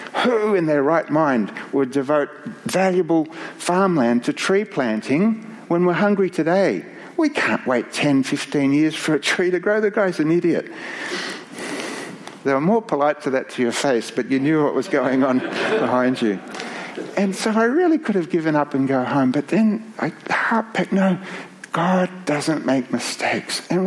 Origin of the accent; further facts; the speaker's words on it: Myrtleford, Victoria, Australia; when I was a kid growing up in Myrtleford